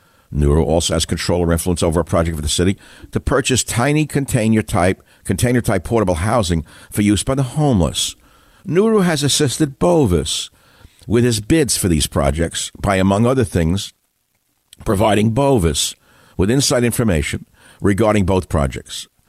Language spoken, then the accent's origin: English; New York City, New York, United States; You say, look, I'm originally from New York City.